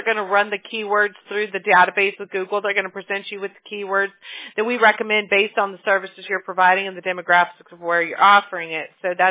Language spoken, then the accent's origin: English; Mobile, Alabama, United States; born there; I am a Southern girl. I was born in Mobile, Alabama. So that's my roots.